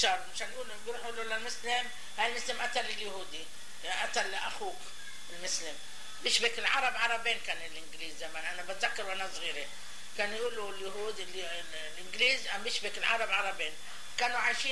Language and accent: Arabic; Palestine; moved away; كتير كانت تعبانة البلد لما جينا نحن من فلسطين